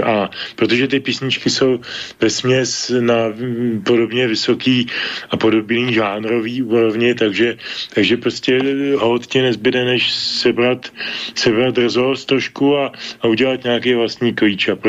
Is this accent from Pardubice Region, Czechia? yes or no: yes; Pardubice, Pardubice Region, Czechia; ale já pocházím z Pardubic